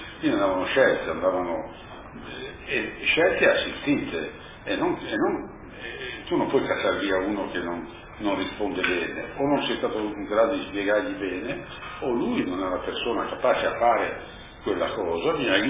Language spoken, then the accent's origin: Italian; Genoa, Liguria, Italy; born there; Genova è la mia città natale, tutto bene, insomma ho 20 anni